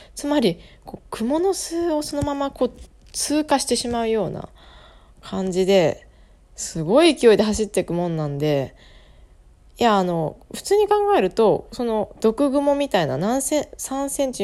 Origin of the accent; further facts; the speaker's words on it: Hokkaido, Japan; now in Tokyo, Japan; 私北海道出身なんで、クモとかスズメバチとかですね、そういう結構、虫には慣れてきた方のタイプではあると思うんですけど